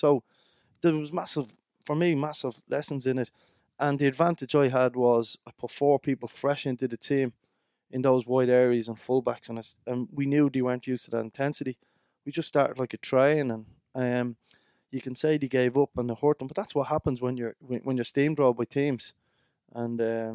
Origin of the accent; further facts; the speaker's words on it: Dublin, County Dublin, Ireland; I was brought up in Dublin.